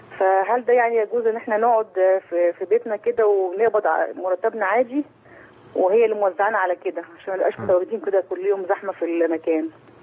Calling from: Cairo, Cairo Governorate, Egypt; من القاهرة.

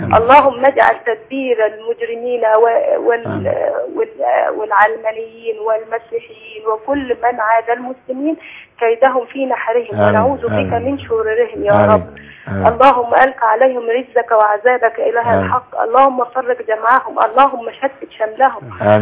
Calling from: Mecca, Makkah Province, Saudi Arabia; يعني انا بدعو ليكم من مكة المكرمة

